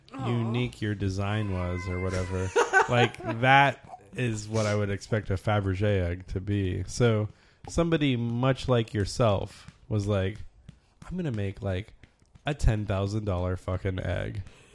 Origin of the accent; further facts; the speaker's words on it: Jacksonville, Florida, United States; I grew up in Jacksonville, which has a lot of beaches